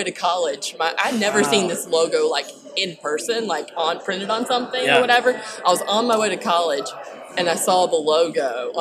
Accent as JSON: {"language": "English", "region": "Alabama", "country": "United States", "tie": "born or raised there", "said": "So I grew up in Alabama."}